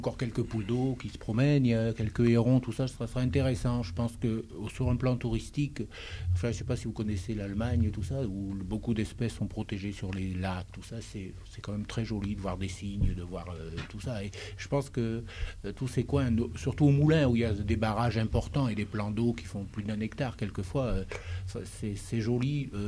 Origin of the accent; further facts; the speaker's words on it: Provence-Alpes-Côte d'Azur, France; nous venons de la Côte d'Azur, nous avons acheté ce moulin, on espère y résider par la suite.